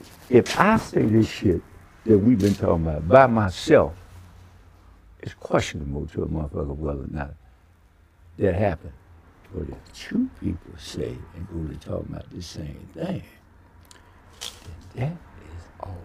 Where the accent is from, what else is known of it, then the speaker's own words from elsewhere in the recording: Detroit, Michigan, United States; And I'm from Detroit.